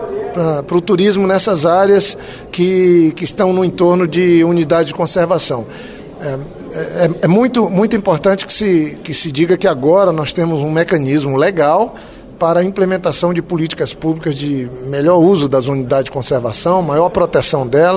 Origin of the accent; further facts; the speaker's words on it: Acre, Brazil; Eu sou do Acre, nós temos unidade de conservação na cabeceira do Rio Purus, no Rio Xandre.